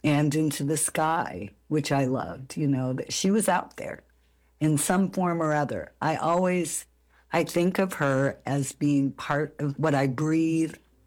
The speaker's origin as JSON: {"language": "English", "town": "San Diego", "region": "California", "country": "United States", "tie": "born or raised there", "said": "Oh, you know, I grew up in San Diego and behind us was a canyon."}